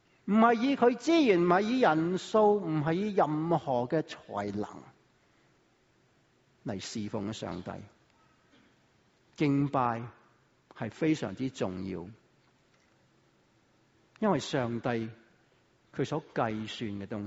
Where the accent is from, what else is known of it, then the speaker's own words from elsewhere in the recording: Guangdong, China; 我廣東人就話成嚿飯咁啊